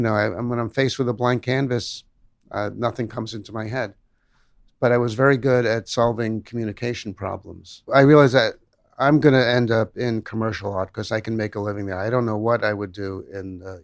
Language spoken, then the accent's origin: English; Brooklyn, New York, United States; Growing up in Brooklyn at that time, I tell this story a lot, that I grew up near Coney Island.